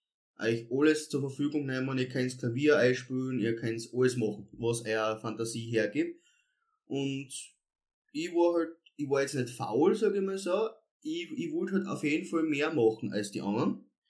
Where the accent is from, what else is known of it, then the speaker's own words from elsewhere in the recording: Edelschrott, Styria, Austria; ich komme ja ursprünglich aus dem Bezirk Volzberg, aus Edelschrott, habe dort meine Kindheit verbracht